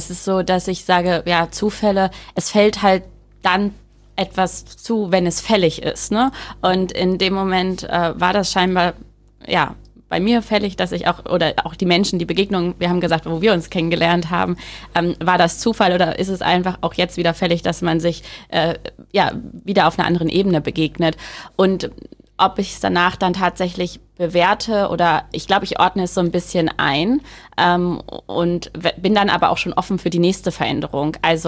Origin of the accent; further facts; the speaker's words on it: Rehling, Bavaria, Germany; als ich ein Jahr später wiederkam in den Ort in Rehling, wo ich aufgewachsen bin